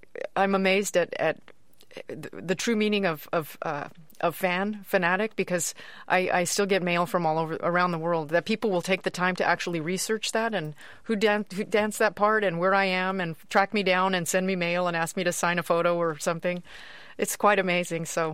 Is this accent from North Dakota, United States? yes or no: no; El Paso, Texas, United States; It's been very different, but in a way back to my roots. I grew up in El Paso, Texas, and Ballet El Paso was a small regional company that I worked with.